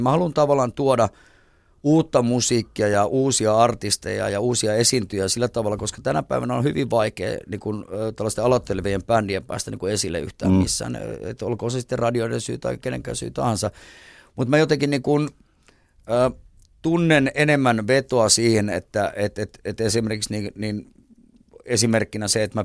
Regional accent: Vantaa, Uusimaa, Finland; Eli mä pääsin soittamaan omaa musiikkia niin sen takia, että mä sanon, että mä oon Vantaalta.

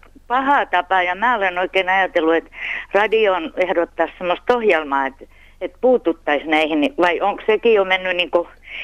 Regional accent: Laitila, Southwest Finland, Finland; born there; mä olen Laitilasta syntyisin

